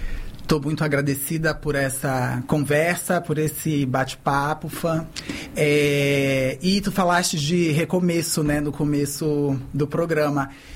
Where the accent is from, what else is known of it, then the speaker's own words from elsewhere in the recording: Belém, Pará, Brazil; now in Salvador, Brazil; Belém é a minha cidade natal, é onde o meu espírito decidiu nascer. E Salvador é a minha segunda casa, é onde o meu espírito decidiu recomeçar essa vida, né?